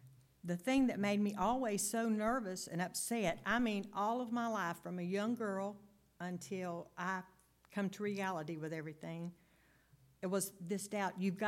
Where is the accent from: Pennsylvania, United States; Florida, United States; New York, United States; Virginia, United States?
Florida, United States; Center Hill; I grew up in Center Hill, Florida, down a little lime rock road, nestled behind an orange grove.